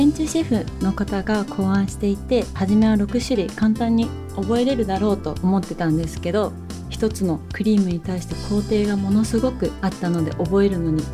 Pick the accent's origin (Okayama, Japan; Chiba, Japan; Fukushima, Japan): Okayama, Japan; Kurashiki; 地元の岡山倉敷で家族経営の